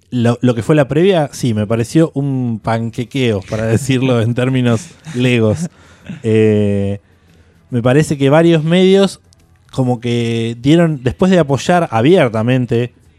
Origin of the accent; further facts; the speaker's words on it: Argentina; Si nosotros realmente como argentinos que disfrutamos el fútbol